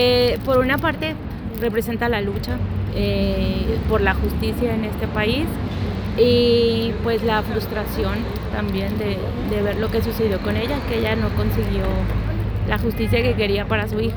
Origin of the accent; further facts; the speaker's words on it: Monterrey, Nuevo León, Mexico; vengo de Monterrey, vengo a una vuelta rápida aquí a Chihuahua